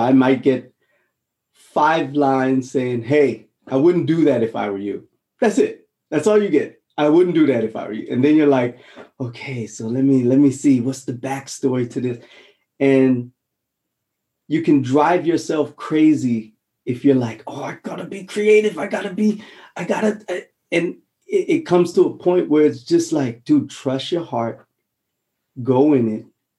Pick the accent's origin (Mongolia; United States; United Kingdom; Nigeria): United States; Honolulu, Hawaii; I'm from Hawaii, Honolulu, a little rock called Oahu. We have one season, literally.